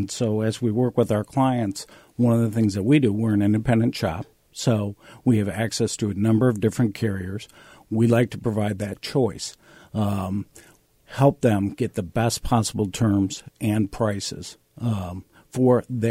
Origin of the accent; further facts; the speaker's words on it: Twin Cities, Minnesota, United States; now in Des Moines, United States; I grew up in the Twin Cities.